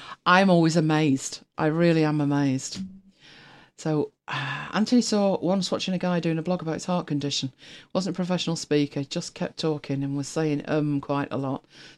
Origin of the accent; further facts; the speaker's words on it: Manchester, North West England, United Kingdom; I was born in Manchester. I live in Manchester.